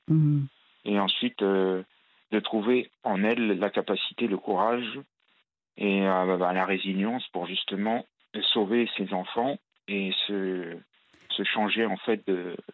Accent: Paris, Île-de-France, France; born there; Et alors, donc, je suis né à Paris, d'une famille, en fait, de mixte, de parents immigrés, d'une mère de Bosnie et d'un père de Tunisie.

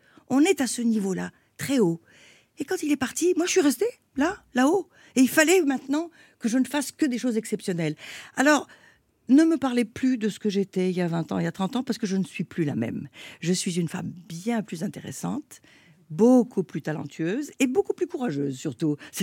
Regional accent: France; born there; moi je suis née en France, je suis fille d'émigrés, on était très pauvres.

